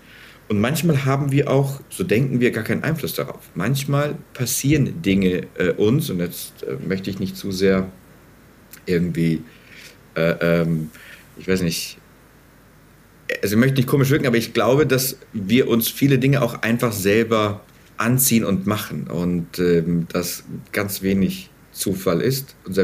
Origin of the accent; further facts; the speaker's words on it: Berlin, Germany; born there; Ich bin in Berlin geboren. Ich bin Kind von zwei Arbeitern